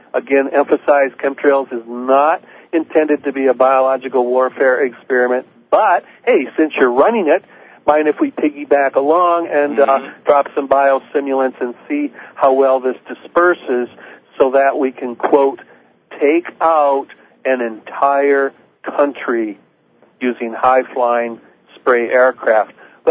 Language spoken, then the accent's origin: English; United States; moved away as an adult; now in Canada; I am an American citizen, born and raised in the United States, came up here during Vietnam after joining the U.S. Navy to defend my country.